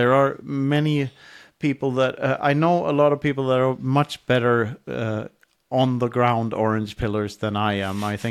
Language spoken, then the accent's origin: English; Sweden; now in United States; You know, I come from Sweden where people, like, we didn't have social distancing